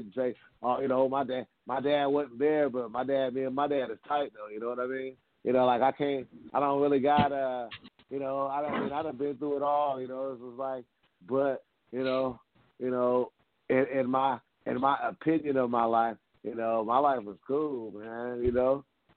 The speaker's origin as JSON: {"language": "English", "town": "Portland", "country": "United States", "said": "I'm from Portland, man. You know, I mean, you know. The neighborhood, you know, it was kind of wild"}